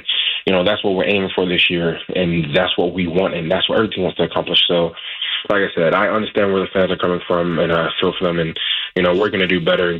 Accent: New Jersey, United States; also born or lived in London; that was something with the atmosphere I saw growing up in Jersey when I moved here from London.

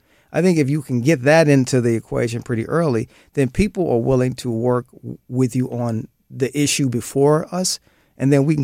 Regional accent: Missouri, United States; So you take Missouri, my home state.

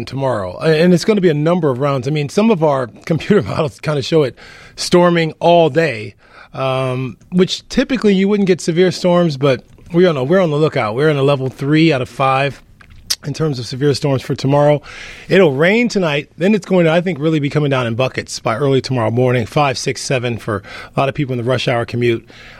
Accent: Ohio, United States; I grew up in Ohio where it storms like this all, you know, for 4 months straight.

